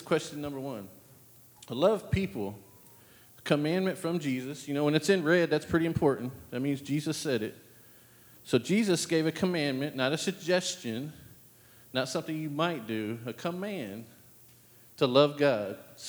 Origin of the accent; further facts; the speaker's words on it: Danbury, Connecticut, United States; I grew up in Danbury. That's as close as I'm getting.